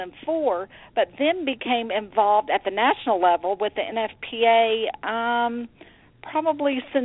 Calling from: Oklahoma, United States; I live in the state of Oklahoma.

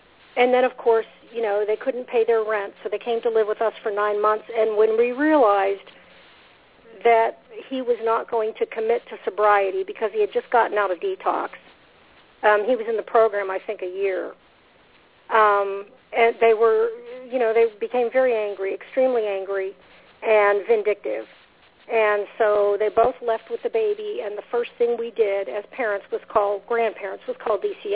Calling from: North Port, Florida, United States; I'm calling from Sarasota County. I'm in Northport, and I just got home from work

